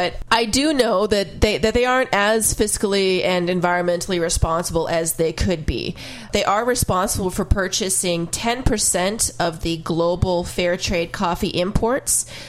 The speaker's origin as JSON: {"language": "English", "town": "Seattle", "region": "Washington", "country": "United States", "said": "I, for those of you who don't know yet, I'm originally from Seattle."}